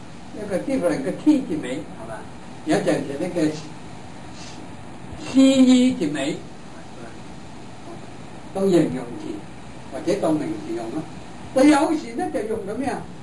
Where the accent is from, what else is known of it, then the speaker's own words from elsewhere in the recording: Guangdong, China; 我哋廣東人